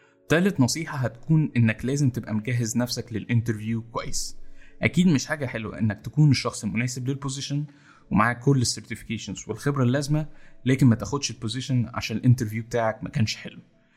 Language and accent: Arabic; Egypt; تاني حاجة ان احنا كمصريين ما عندناش ثقافة النتوركينج قوي